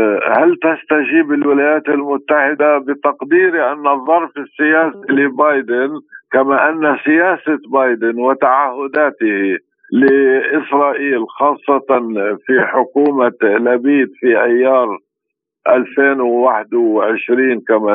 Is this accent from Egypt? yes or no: no; Palestine; الاستراتيجية التي نتبعها كفلسطينيين كمقاومة